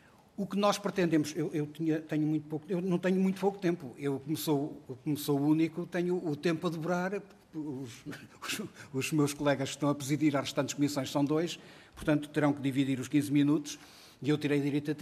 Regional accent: Vila Pouca de Aguiar, Vila Real, Portugal; e eu sou de Vila Pouca de Aguiar

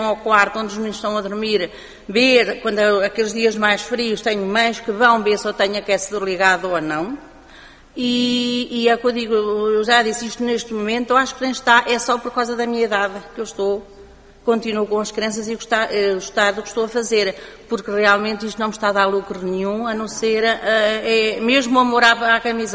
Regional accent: Coimbra, Centro, Portugal; Nós somos de Coimbra, 5 amas

